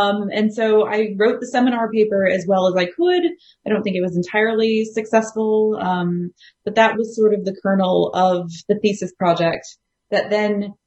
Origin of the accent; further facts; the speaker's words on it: United States; now in Australia; No, I'm actually a fairly recent transplant to Australia. So as the accent probably betrays, I am American.